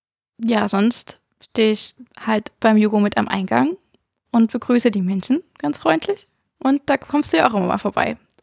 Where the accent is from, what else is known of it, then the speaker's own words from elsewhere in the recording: Zschocken, Saxony, Germany; now in Crimmitschau, Germany; Ich komme eigentlich aus Tschoken, also der ganz andere Zipfel vom Kirchenbezirk. Und bin dann vor 5 Jahren, 6 Jahren nach Grimmitschau gezogen.